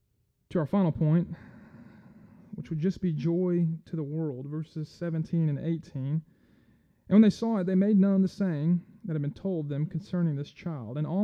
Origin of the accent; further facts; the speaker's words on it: Jackson, Mississippi, United States; now in Corinth, United States; I love Corinth. I'm from Jackson. I love Corinth. I'd prefer to live here over Jackson.